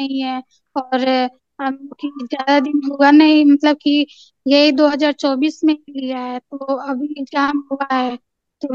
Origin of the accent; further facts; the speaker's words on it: Bihar, India; now in Delhi, India; बाकी ये प्रॉपर मैं रहने वाली बिहार की हूँ।